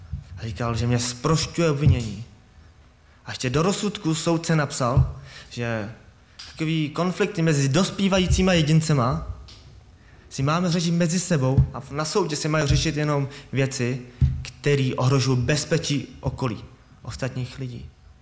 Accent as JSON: {"language": "Czech", "town": "Liberec", "region": "Liberec Region", "country": "Czechia", "said": "jsem z Liberce"}